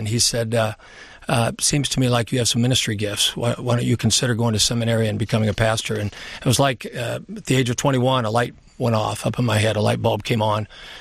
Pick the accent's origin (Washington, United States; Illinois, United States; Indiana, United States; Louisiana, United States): Indiana, United States; I grew up in the Civil Rights era. I grew up in central Indiana, Klan territory.